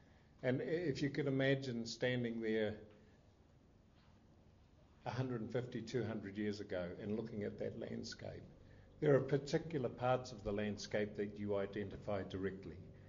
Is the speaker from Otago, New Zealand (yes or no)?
yes; Otago, New Zealand; Because I come from the Waitaki area